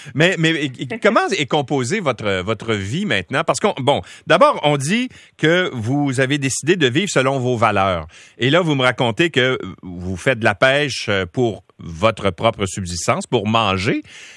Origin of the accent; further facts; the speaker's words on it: Quebec, Canada; Est-ce qu'il y a des endroits où vous pouvez faire de la pêche en apnée chez nous, au Québec?